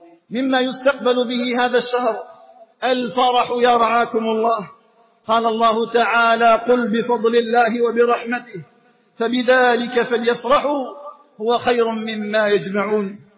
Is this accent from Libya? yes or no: no; Algeria; وأن يجعل بلدنا الجزائر آمنا مطمئنا وسائر بلاد المسلمين.